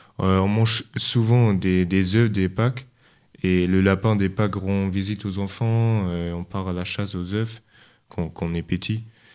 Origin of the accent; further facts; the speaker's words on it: Dresden, Saxony, Germany; French is a second language; je viens d'Allemagne, de Dresden.